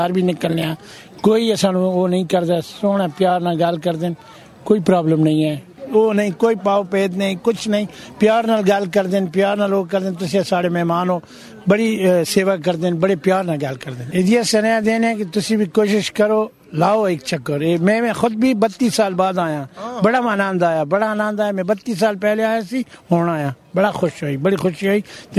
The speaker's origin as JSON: {"language": "Punjabi", "region": "London", "country": "United Kingdom", "said": "ਅਸੀਂ UK London ਤੋਂ ਆਏ ਹਾਂ।"}